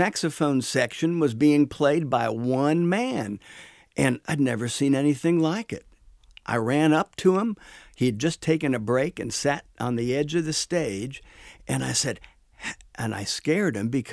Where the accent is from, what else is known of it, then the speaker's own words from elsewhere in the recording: Ho-Ho-Kus, New Jersey, United States; That's right. That's where I grew up, Hohokus.